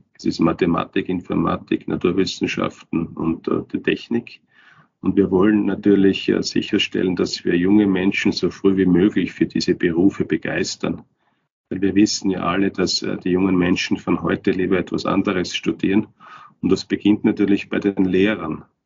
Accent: Turnau, Styria, Austria; also born or lived in Kapfenberg; ich bin in Kapfenberg geboren, bin aber in Turnau aufgewachsen und ich bin auch jetzt vor ein paar Wochen nach Turnau zurückgezogen an meinen Heimatort. Komme also aus der Obersteiermark, komme aus den Bergen

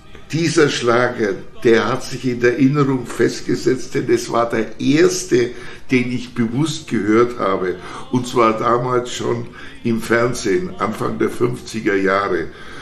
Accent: Bavaria, Germany; Ich bin in einem Bauerndorf in Mittelfranken aufgewachsen, allerdings so ein bisschen in der Außenseitersituation, weil meine Mutter als Witwe aus dem Rheinland kam

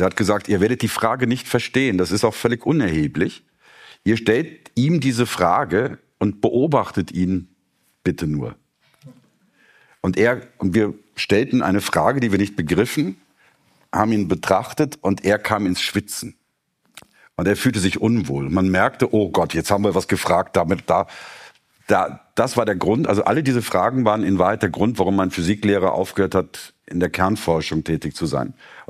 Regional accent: Germany; in Deutschland, da wo ich aufgewachsen bin

